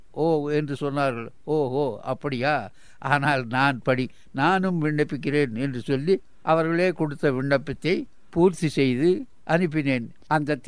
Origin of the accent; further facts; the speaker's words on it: Pattanam, Tamil Nadu, India; கோவை மாவட்டம் ஒண்டிபுதூர் அருகிலே உள்ள பட்டணம் கிராமத்தில் நான் பிறந்து ஓரளவு பள்ளிக்கு சென்று 5வது வகுப்பு வரைதான் படித்தேன்